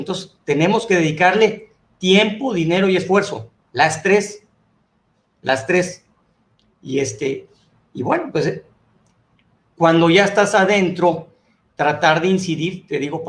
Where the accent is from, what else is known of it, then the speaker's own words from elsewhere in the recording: Yucatán, Mexico; hasta te digo orgullosamente como empresario yucateco